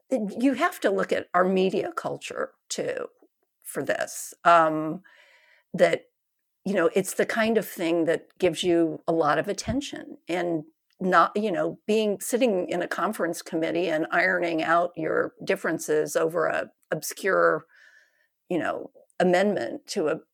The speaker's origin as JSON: {"language": "English", "region": "Texas", "country": "United States", "said": "I mean, I'm a Texan, so he was elected as an insurgent."}